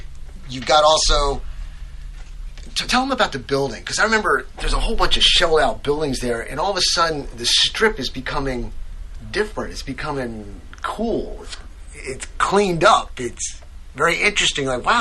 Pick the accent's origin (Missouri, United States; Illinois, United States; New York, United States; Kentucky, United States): New York, United States; now in Rogers, United States; I think you all know I'm originally from New York.